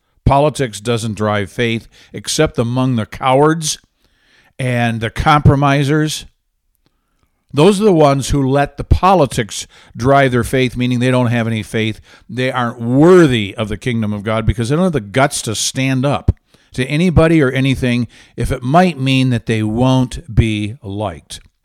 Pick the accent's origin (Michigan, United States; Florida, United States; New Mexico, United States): Michigan, United States; a song I love by … from my home state of Michigan.